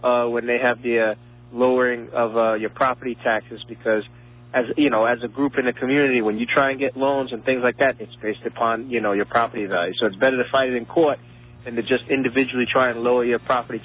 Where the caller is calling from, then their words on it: Hempstead, New York, United States; I'm down from Hempstead.